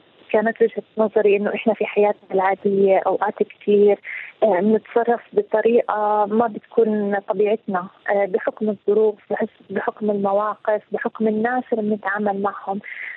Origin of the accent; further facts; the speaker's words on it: Jordan; عندنا في الأردن